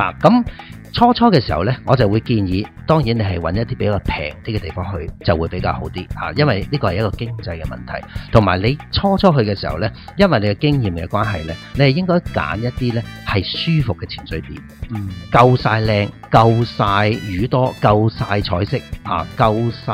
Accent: Hong Kong; 因为我哋身为一个香港人咧

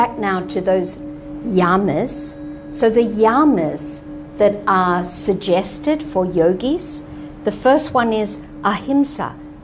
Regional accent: Australia; And as an Australian teenager, I used to drink, and it used to make me so happy and fearless and confident.

